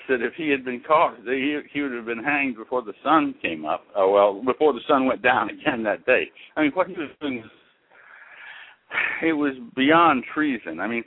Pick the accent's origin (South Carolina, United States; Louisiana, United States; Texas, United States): South Carolina, United States; I mean, I was raised in South Carolina, and I received the South Carolina education regarding slavery and the Civil War and whatnot